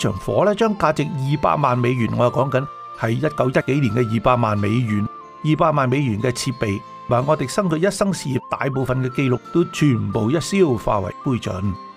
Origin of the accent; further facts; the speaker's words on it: Hong Kong; 但系细个喺香港读书